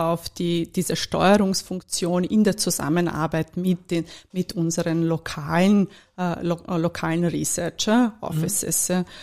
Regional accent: Bosnia & Herzegovina; German is a second language; moved away as an adult; now in Vienna, Austria; Ja, ich komme aus Bosnien und damals war natürlich die Perspektive verglichen zu jetzt war nicht besonders toll und ich habe mich auf jeden Fall entschieden, das Land leider zu verlassen

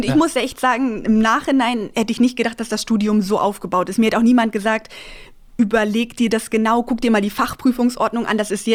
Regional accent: Hockensbüll, Schleswig-Holstein, Germany; Ich bin in Hockensbüll aufgewachsen, also in der Nähe von Husum.

